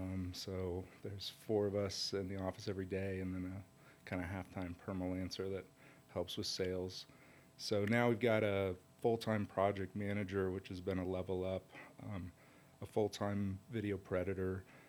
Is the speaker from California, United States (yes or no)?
yes; San Diego, California, United States; So I grew up in San Diego in high school, did a lot of video production.